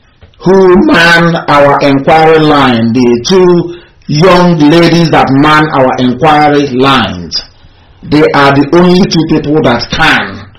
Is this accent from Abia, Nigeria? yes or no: yes; Bende, Abia, Nigeria; We are all Igbo people. All of us. I am from Bende.